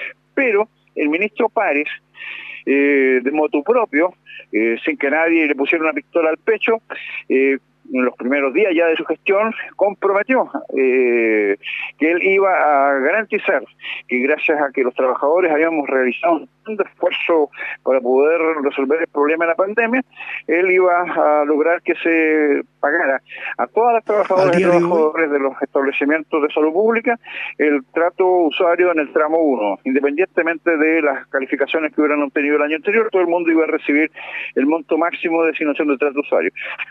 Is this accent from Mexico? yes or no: no; Chile; nos decepciona como trabajadores, como chilenas, como chilenos